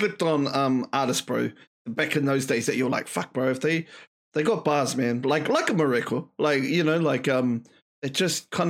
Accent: Auckland, New Zealand; for kids in South Auckland, because, bro, I'm from Rewa

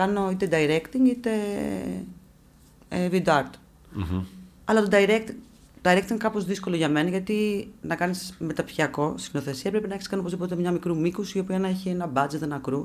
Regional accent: Athens, Attica, Greece; now in London, United Kingdom; όταν δεν έχεις μείνει ποτέ εκτός Αθήνας.

